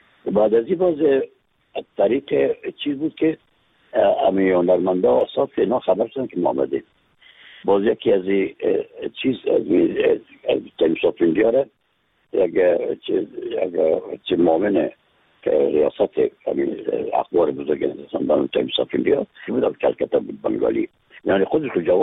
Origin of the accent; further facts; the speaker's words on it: Afghanistan; از افغانستان هستم